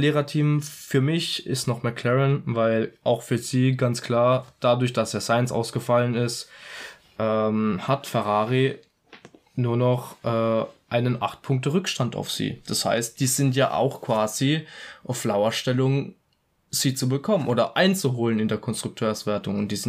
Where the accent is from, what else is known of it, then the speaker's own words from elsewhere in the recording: Italy; Ich als Italiener